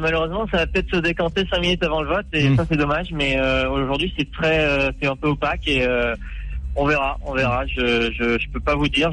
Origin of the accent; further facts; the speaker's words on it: Brittany, France; Si c'est éventuellement un peu de travail en Bretagne, là où j'habite, je suis breton